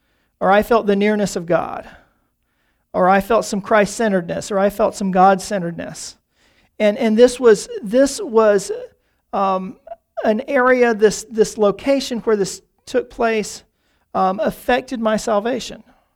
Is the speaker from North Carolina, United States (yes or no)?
yes; North Carolina, United States; born there; I was born in the South, in North Carolina.